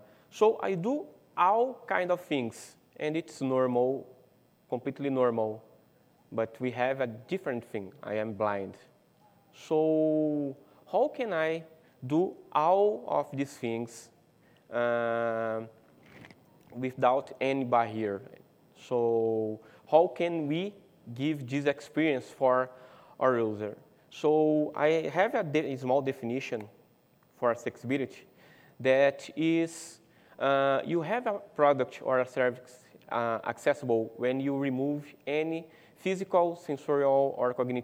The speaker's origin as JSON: {"language": "English", "country": "Brazil", "second_language": "English", "said": "I am from Brazil, so sorry for my English, if you had some issues."}